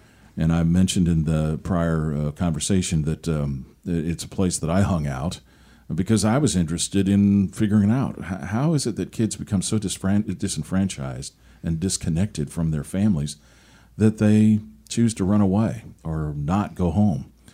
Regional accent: Seattle, Washington, United States; moved away as an adult; now in Tallahassee, United States; Because I'm not a Tallahassean. I grew up in Seattle.

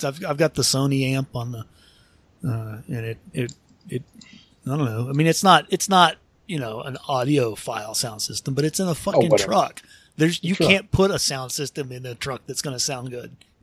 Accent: Honolulu, Hawaii, United States; born there; I was born in Tripler U.S. Army Hospital on the side of a hill in Honolulu, Hawaii.

